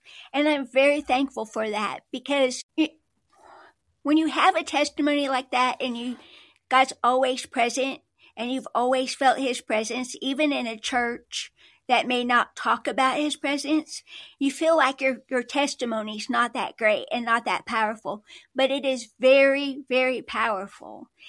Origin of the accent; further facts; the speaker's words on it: Illinois, United States; now in Arkansas, United States; But I'm not a native to Arkansas, where we are located. I grew up in Illinois.